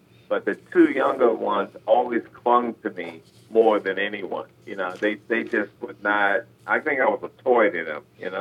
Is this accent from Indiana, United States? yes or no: yes; Gary, Indiana, United States; So, you know, I'm from Gary, Indiana